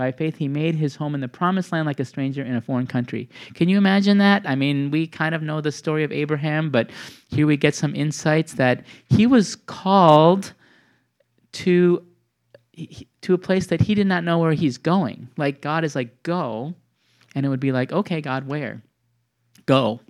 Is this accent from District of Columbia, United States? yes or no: no; Milwaukee, Wisconsin, United States; Now, this is my hometown, Milwaukee, Wisconsin.